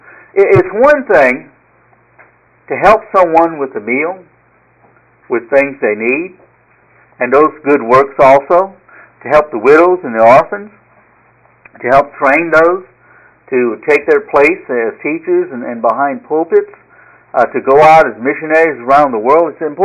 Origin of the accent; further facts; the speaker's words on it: Louisiana, United States; You know, I came from Louisiana, so naturally the Saints would be somebody that would be popular to a lot of people who live in this area that, of course, came from there.